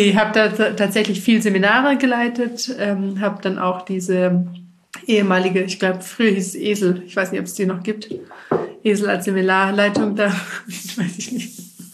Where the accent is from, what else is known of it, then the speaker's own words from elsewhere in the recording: Meersburg, Baden-Württemberg, Germany; now in Stuttgart, Germany; Ich bin 36 Jahre alt, jung, komme ursprünglich vom schönen Bodensee, bin tatsächlich direkt am See geboren in Meersburg in der Sonnenhalde. Also es könnte nicht schöner sein. Und lebe nun seit gut 14 Jahren in Stuttgart.